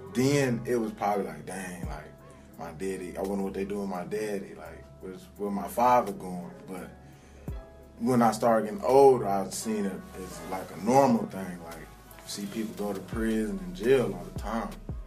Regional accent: Muskegon, Michigan, United States; I grew up on Southern in 428, a little bit down away from Muskegon High School.

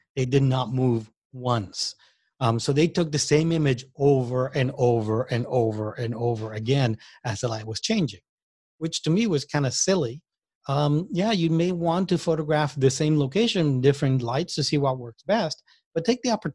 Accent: Puerto Rico; first language Spanish; English is a second language; But for me, I'm originally from Puerto Rico. My first language is Spanish.

